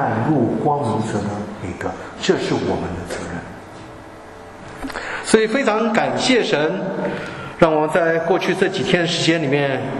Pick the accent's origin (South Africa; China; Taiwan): China; 并不是因为我们是中国人